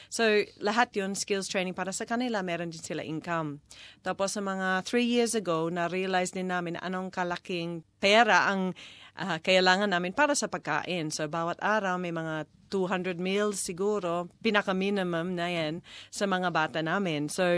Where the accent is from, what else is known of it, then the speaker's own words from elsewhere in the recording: Australia; Tagalog is a second language; also born or lived in Philippines; Siyempre, Australian din ako, pero halos kalahati ng buhay ko ay nasa Pilipinas.